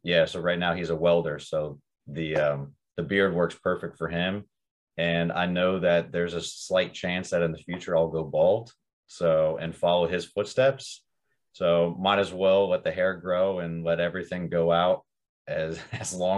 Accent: Oceanside, California, United States; I really like my hometown, like down in San Diego area, Oceanside to be specific.

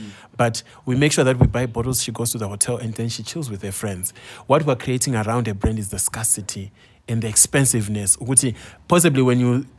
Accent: Zimbabwe; I follow you, I'm from Zim.

